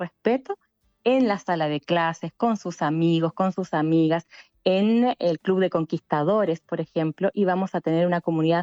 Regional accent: Chile; En nuestro país, en Chile, en mi país, es el 20%.

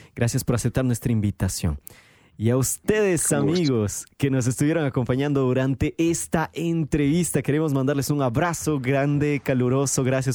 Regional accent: Ecuador; now in Brazil; yo cuando viví en Ecuador, yo soy de Ecuador, yo no tenía la costumbre de comer un postre al final del almuerzo. Pero aquí vivo en Brasil

